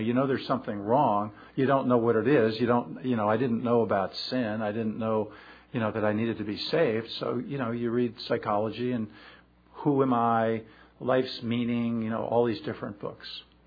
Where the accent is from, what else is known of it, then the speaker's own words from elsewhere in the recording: Westport, Connecticut, United States; And I was brought up in Westport, Connecticut, which is a New England town.